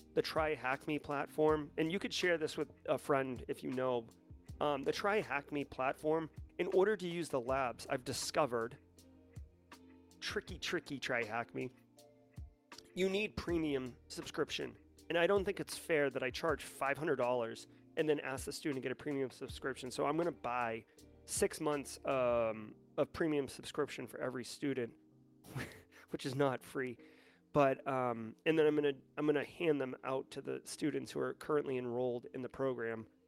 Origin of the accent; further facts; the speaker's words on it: New England, United States; I grew up in New England, so like I was like basically force-fed Dunks.